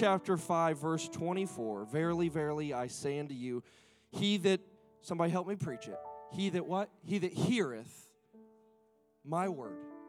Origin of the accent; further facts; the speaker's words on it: Appleton, Wisconsin, United States; I grew up in Appleton, Wisconsin, and I'm a long way from Appleton here in the great state of North Carolina